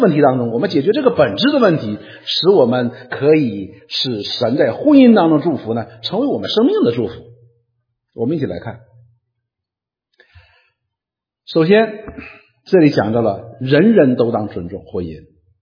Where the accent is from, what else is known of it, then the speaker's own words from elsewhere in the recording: China; 我们中国人通常会觉得父母和儿女之间的关系是最紧密的